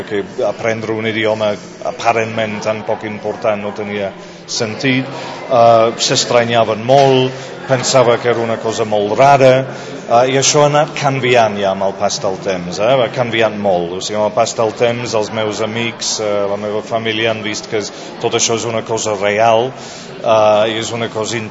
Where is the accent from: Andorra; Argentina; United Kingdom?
United Kingdom; England; Catalan is a second language; now in Spain; no sabia que existia, com la majoria d'anglesos en aquella època, finals dels anys 70